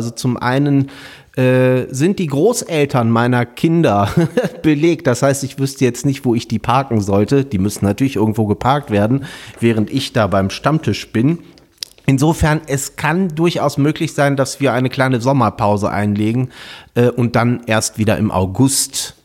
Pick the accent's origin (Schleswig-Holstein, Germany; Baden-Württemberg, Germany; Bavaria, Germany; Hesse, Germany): Bavaria, Germany; Nuremberg; Wie der Zufall es so will, komme ich selbst aus Nürnberg, also das ist wirklich direkt um die Ecke.